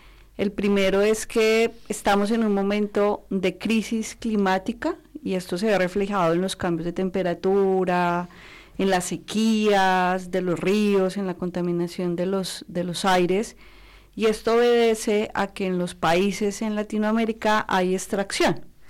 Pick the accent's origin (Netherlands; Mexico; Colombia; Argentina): Colombia; yo vengo desde Colombia, particularmente acompañando el extremo norte del país con un departamento que se llama La Guajira.